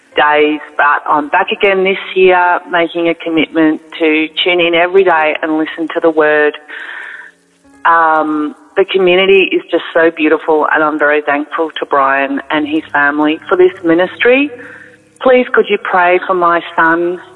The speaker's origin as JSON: {"language": "English", "country": "Australia", "said": "I'm from Australia."}